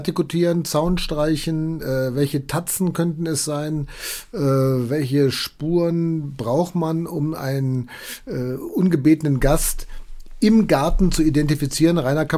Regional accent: Balderschwang, Bavaria, Germany; Als Kind, als Jugendlicher auch gehabt, in meiner Heimatgemeinde Balderschwang

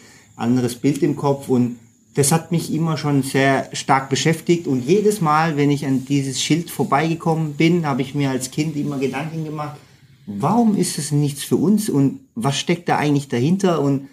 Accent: Heilbronn, Baden-Württemberg, Germany; ich komme ja aus Heilbronn und sind sehr nah an Stuttgart von der Anbindung her.

